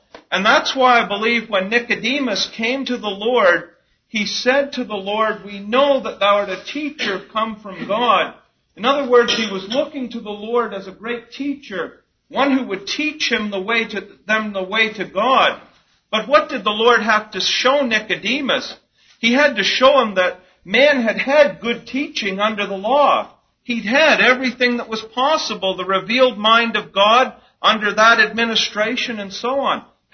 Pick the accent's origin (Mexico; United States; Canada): Canada; It's just like I'm a Canadian, and when I cross the border, I tell them I'm a Canadian.